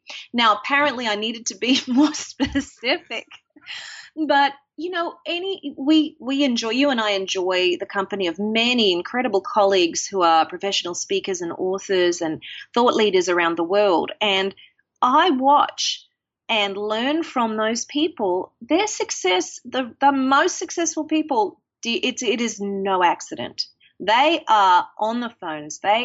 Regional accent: Mackay, Queensland, Australia; when I was a little girl growing up in Australia in a town called Mackay near the Great Barrier Reef

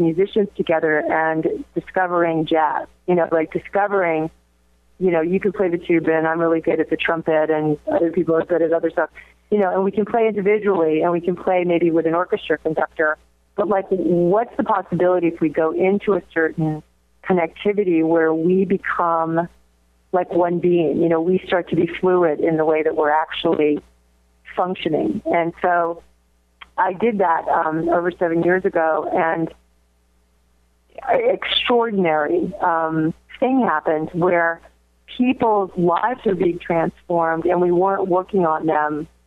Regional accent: New York, United States; moved away as an adult; now in San Francisco, United States; I came to San Francisco from New York in 1971 when I was 18

